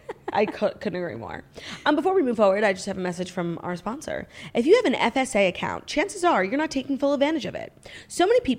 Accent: New York City, New York, United States; obviously as a New Yorker, I agree

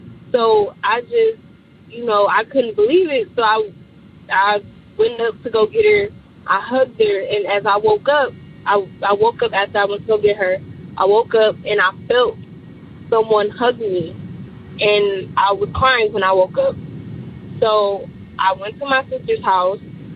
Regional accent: Detroit, Michigan, United States; I'm from Detroit.

